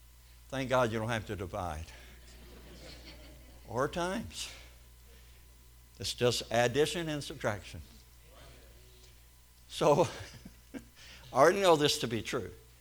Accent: Kentucky, United States; also born or lived in Missouri / Oklahoma; I'm in Missouri. I was born here. I grew up in Kentucky. I've been in Oklahoma a long time.

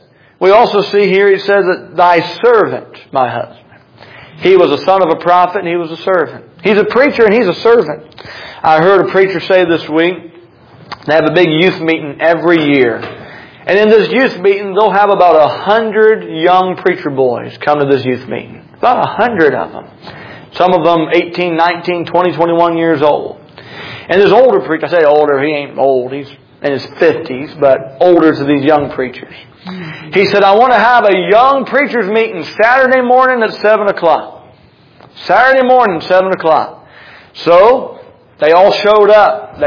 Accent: North Carolina, United States; I'm from North Carolina. Oil is what y'all call oil. I can't help it. It's oil. I try sometimes on purpose to say oil. I just can't do it.

